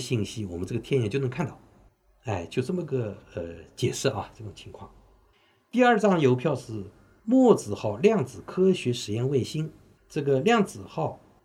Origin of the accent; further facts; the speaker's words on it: China; 我们中国人并不笨